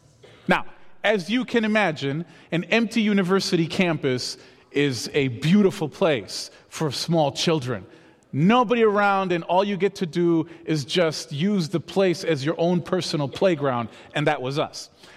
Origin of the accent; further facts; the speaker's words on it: Peru; And so growing up in Peru, I grew up in an Adventist camp.